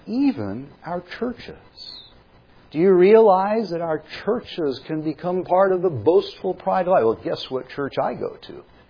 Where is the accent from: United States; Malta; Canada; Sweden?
United States; California; I'm from Southern California. You've already gotten that figured out. I grew up not far from Hollywood.